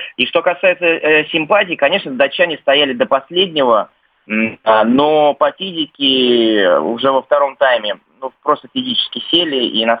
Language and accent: Russian; Saint Petersburg, Russia; Я так как из Петербурга